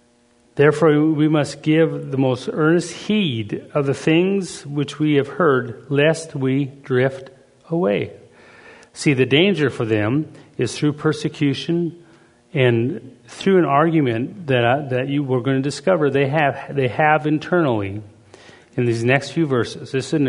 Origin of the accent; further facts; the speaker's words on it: Canada; But I'm a Canadian guy, so when I come into America in the old days, they would find out you're a foreigner and they'd double check everything.